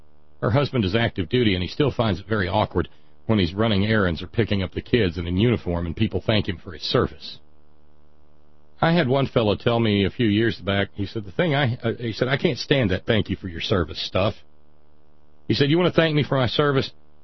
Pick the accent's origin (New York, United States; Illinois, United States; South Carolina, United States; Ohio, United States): Illinois, United States; Chicago; now in Los Angeles, United States; I sent him the money I would have spent on me from me in L.A. and from where he is in my hometown of Chicago.